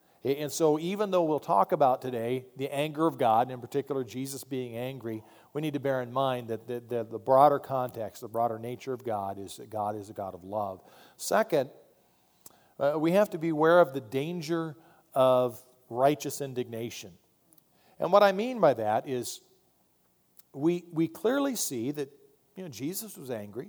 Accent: United States; As an American, I think that everybody ought to pay taxes.

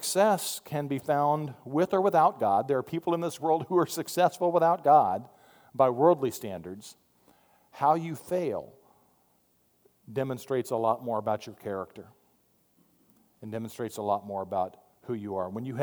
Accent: Arizona, United States; Now again, I grew up in Arizona, so I know a thing or two about spurs.

